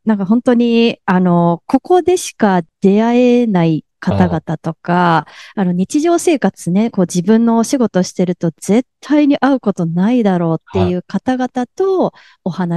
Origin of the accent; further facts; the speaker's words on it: Hyogo, Japan; born there; now in Osaka, Japan; 基本的にはですね、兵庫県で生まれまして大阪に住んでおり、もう関西がホームグラウンドというところで